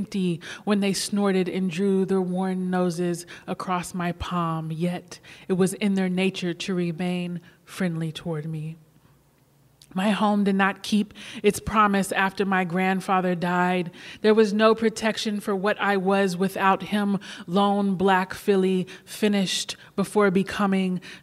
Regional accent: Kentucky, United States; So I grew up outside of Churchill Downs where they run the Kentucky Derby, but I grew up stable side, which was like a whole hustle culture back there.

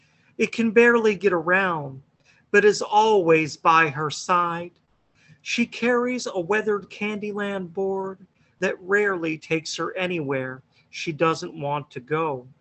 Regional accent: Greensburg, Pennsylvania, United States; I grew up in Greensburg

